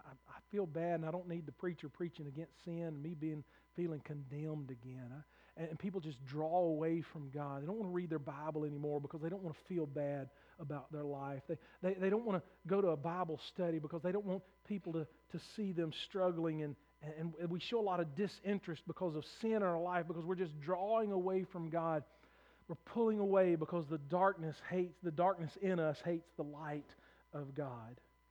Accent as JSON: {"language": "English", "country": "United States", "said": "I'm a citizen of the United States. I'm an American."}